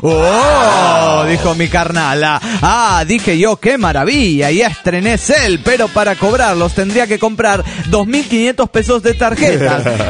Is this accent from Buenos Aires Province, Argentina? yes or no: no; Río Cuarto, Córdoba, Argentina; de Río Cuarto, Córdoba, Argentina.